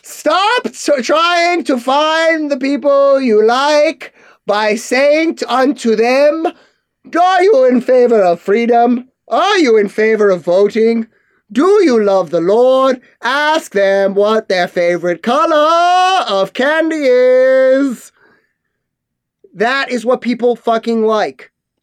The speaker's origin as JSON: {"language": "English", "region": "New Jersey", "country": "United States", "said": "I'm a Yankee as Yankee come. I'm from New Jersey, okay?"}